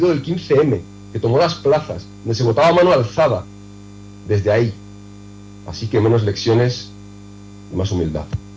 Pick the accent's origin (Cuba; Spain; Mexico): Cuba; born there; Y es que yo soy cubano de nacimiento.